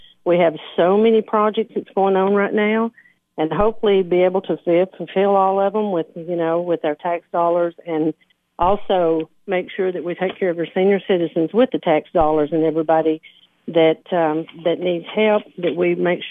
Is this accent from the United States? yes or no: yes; United States; Well, I am born and raised in Putnam County.